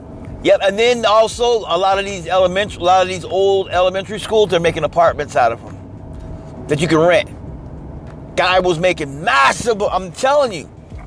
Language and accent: English; Kansas City, Missouri, United States; There's Kansas City, Kansas, and Kansas City, Missouri. I'm from the Missouri side.